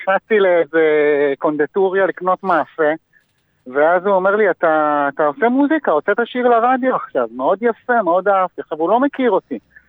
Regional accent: Tel Aviv, Tel Aviv District, Israel; אני במקור מתל אביב, מהמרכז, אבל יש לי קשר מאוד מיוחד לצפון, במיוחד לירדן.

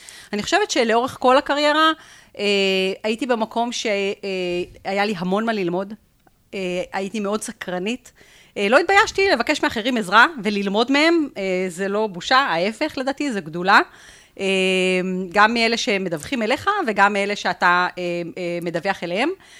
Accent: Jerusalem, Jerusalem District, Israel; אני ירושלמית גאה

